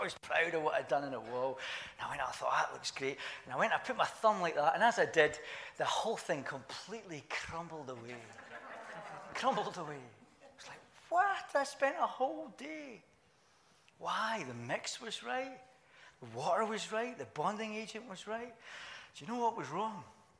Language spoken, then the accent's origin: English; Scotland, United Kingdom; I was brought up in Scotland. I was brought up in a Christian country. I was brought up in the Church of Scotland. I went to church, not every week, but probably more than a lot of my peers.